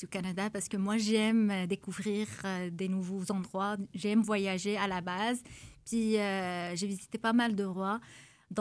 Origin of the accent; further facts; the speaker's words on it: Casablanca, Casablanca-Settat, Morocco; also born or lived in Marrakech; Moi, je suis originaire du Maroc, plus précisément Casablanca, c'est ma ville natale. J'ai vécu dans une autre ville après mon mariage, c'est Marrakech. C'est la plus ville touristique, la plus grande ville touristique au Maroc.